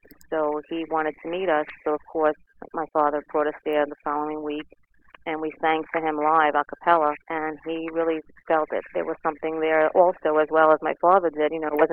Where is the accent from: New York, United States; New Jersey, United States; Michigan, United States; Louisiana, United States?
New York, United States; Manhattan; I grew up in Manhattan, Lower East Side, born and raised there.